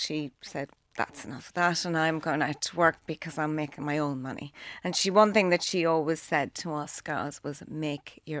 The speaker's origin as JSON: {"language": "English", "town": "Dundalk", "region": "Leinster", "country": "Ireland", "tie": "born or raised there", "said": "we grew up in Dundalk. Mum and dad are both from Dundalk. Their family heritage would be Tyrone and Donegal."}